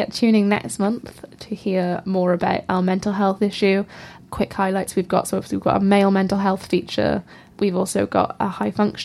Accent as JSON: {"language": "English", "region": "Wales", "country": "United Kingdom", "said": "not just because I managed to give up drinking for an entire month as a student and as a Welsh person"}